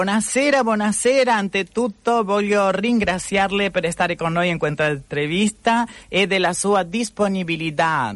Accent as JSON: {"language": "Spanish", "country": "Argentina", "said": "Siempre lo hablamos, esto, sí, también de la influencia que tenemos los argentinos de utilizar muchas palabras en italiano"}